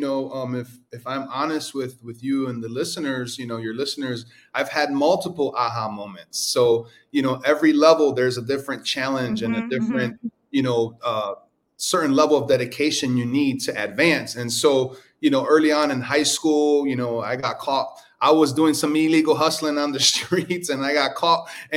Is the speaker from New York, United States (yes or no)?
yes; New York, United States; also born or lived in St. Martin; Well, first of all, I'm Puerto Rican from New York, and currently I live in St. Martin, in the friendly island of St. Martin in the Caribbean, and also in Orlando, Florida.